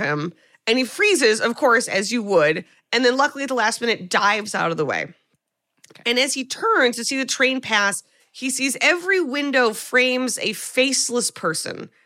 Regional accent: New York City, New York, United States; And you know, it's this horrifying moment as a New Yorker.

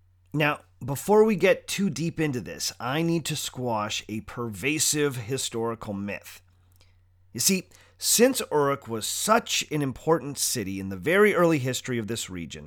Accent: Toronto, Ontario, Canada; Even my hometown of Toronto can inspire a little awe if you're coming at it from the right direction.

